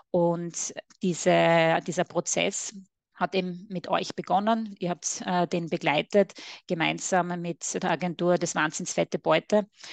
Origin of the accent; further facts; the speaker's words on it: Styria, Austria; mit Sitz in der schönen Oststeiermark in Österreich. Man hört es natürlich auch etwas an meinem Akzent.